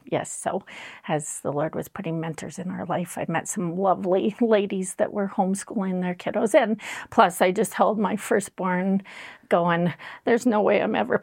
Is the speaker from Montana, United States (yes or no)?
yes; Ennis, Montana, United States; Well, I grew up in Ennis, Montana, which is a lovely place to grow up. I was a public school child, and my parents were both working parents.